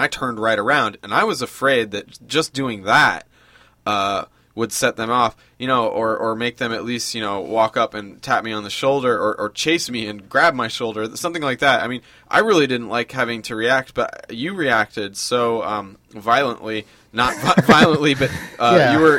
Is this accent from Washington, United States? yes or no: yes; Seattle, Washington, United States; I mean, yeah, New York's a big city, but I'm from Seattle. I'm from Washington